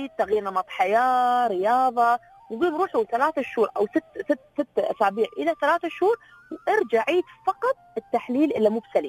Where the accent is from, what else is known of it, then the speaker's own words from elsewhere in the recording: United Arab Emirates; احنا في الامارات